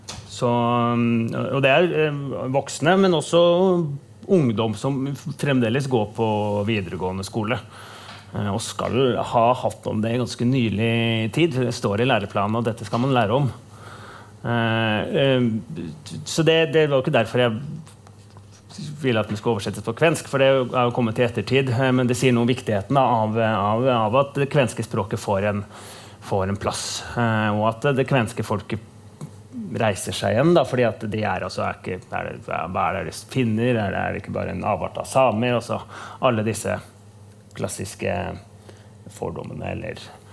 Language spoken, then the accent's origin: Norwegian; Fredrikstad, Østfold, Norway; Altså, der jeg kommer fra, så kommer fra og bor i Fredrikstad